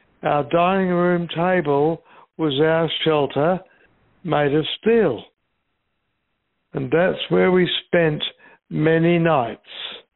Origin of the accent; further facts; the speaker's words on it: England, United Kingdom; born there; I was born in England in November 1939. It was a very scary time to begin life. I grew up scared of being bombed.